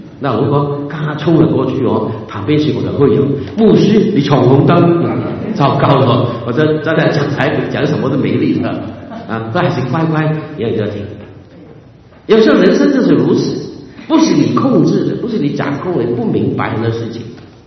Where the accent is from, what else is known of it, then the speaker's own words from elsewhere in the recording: Hong Kong; 讲近一点，我从香港来，香港最近平安不平安？